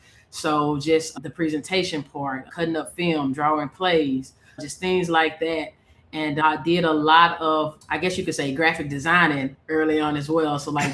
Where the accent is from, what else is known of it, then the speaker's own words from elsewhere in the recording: Jackson, Mississippi, United States; and I'm from Jackson, so I was able to have my support system with me